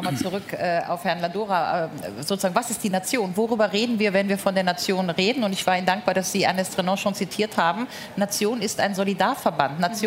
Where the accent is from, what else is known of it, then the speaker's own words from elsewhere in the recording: Rhineland, Germany; zwischen mir als Rheinländerin und dem